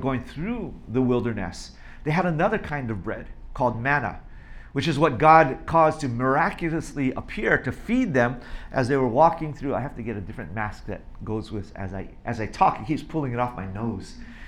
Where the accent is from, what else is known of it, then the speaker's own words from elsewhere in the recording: Hawaii, United States; I'm from Hawaii, I have no idea what a Passover meal even is